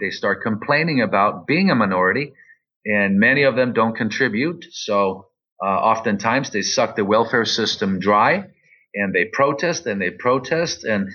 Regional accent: Malmö, Skåne, Sweden; I was born in Sweden. I was born and raised in Sweden. And I grew up in a ghetto part of the city of Malmo known as Rosengård.

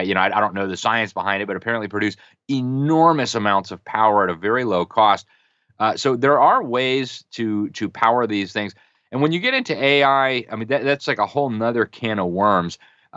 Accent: Florida, United States; We've never seen snow like that in my home state of Florida.

